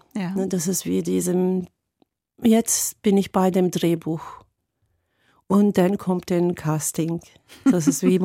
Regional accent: Turkey; German is a second language; moved away as an adult; now in Germany; ich komme aus der Türkei, bin dort geboren, aufgewachsen. Seit 20 Jahren bin ich in Deutschland zu Hause.

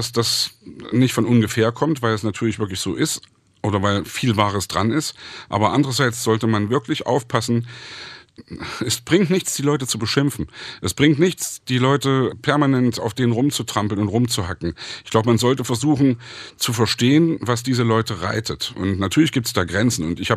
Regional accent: Saxony, Germany; Ich komme aus Sachsen, wo in letzter Zeit Schlagzeilen herkamen, die nicht unbedingt schön sind.

